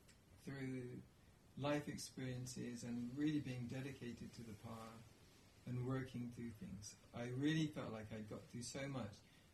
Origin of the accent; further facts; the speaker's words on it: England, United Kingdom; now in United States; because I'm from England, and then in England, my impression of psychotherapy was really it's either for mental people or for Americans